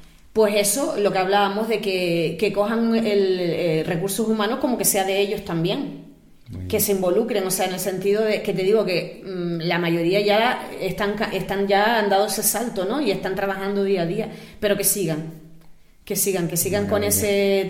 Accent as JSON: {"language": "Spanish", "region": "Canary Islands", "country": "Spain", "said": "yo soy de aquí, de Lanzarote, y es una isla que nuestro principal motor es el turismo"}